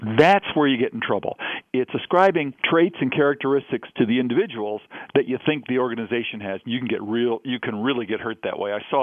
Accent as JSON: {"language": "English", "region": "Michigan", "country": "United States", "tie": "born or raised there", "said": "I'm a Midwesterner. I was born and raised in Michigan, and I encountered these things as I grew up."}